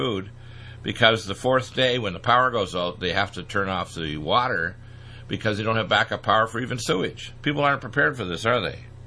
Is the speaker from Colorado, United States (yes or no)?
no; Detroit, Michigan, United States; born there; also born or lived in Canada; spent half my career, the first half of my career in Canada, although my mom's from North Dakota and I was born in Detroit.